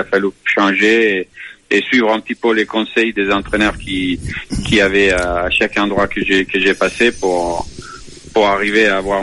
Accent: Spain; French is a second language; Bon, chez nous, en Espagne, les mondes de course, c'est un monde de loisirs, quoi.

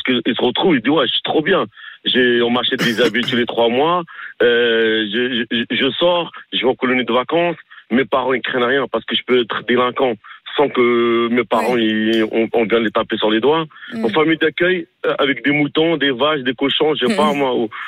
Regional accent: Mantes-la-Jolie, Île-de-France, France; moved away as an adult; now in Chartres, France; Parce que c'était plus dur, j'ai grandi à Mantes

